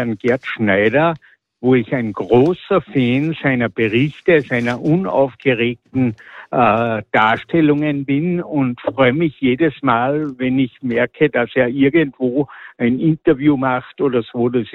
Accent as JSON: {"language": "German", "region": "Salzburg", "country": "Austria", "said": "Ich komme aus der Stadt Salzburg"}